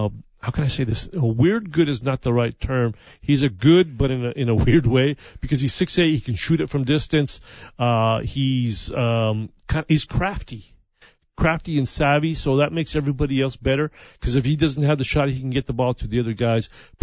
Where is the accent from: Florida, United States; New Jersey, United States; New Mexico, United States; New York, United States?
New Mexico, United States; because I'm from New Mexico, and she played for the University of New Mexico back in the day.